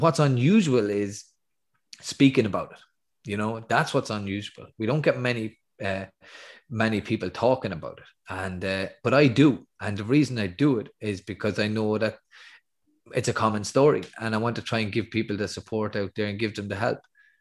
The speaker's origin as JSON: {"language": "English", "town": "Athy", "region": "Kildare", "country": "Ireland", "tie": "born or raised there", "said": "And I hear it in my hometown of Athy, and many other towns, I'm sure, are the same as well."}